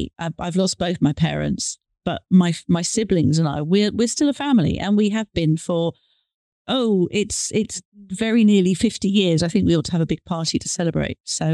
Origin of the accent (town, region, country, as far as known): United Kingdom; born or raised there; also born or lived in Hong Kong; now in West Berkshire, United Kingdom